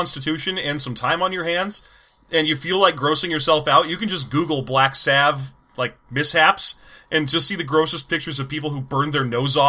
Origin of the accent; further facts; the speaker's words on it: Yorba Linda, California, United States; born there; Yeah, I was born in Yorba Linda, California, at whatever hospital there is there.